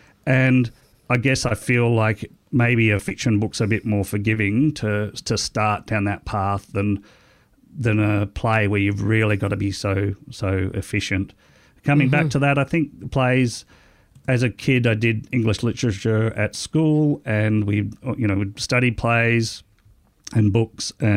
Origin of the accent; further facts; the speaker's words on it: Australia; once we came home from Singapore, I really wanted to have a very typical Australian holiday for our family to reconnect with, you know, our massive country.